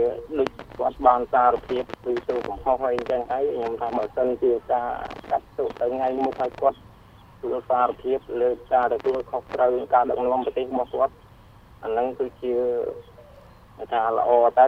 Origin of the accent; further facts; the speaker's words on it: Phnom Penh, Cambodia; នៅក្នុងក្រុមគ្រួសារខ្ញុំកើតនៅភ្នំពេញហើយខ្ញុំរស់នៅភ្នំពេញដែរ